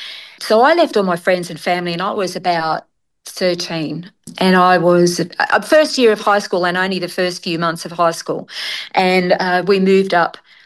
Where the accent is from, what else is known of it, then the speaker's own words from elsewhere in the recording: Australia; also born or lived in England; I had my second birthday just a couple of months after we arrived in Australia. So I was born in England but raised in Australia, and I'm Aussie through and through.